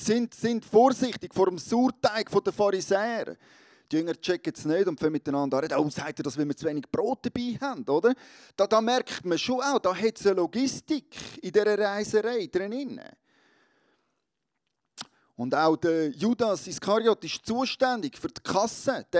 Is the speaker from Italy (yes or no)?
no; Switzerland; als Schweizer muss man sich doch irgendwann mal die Frage stellen, wer zahlt das eigentlich?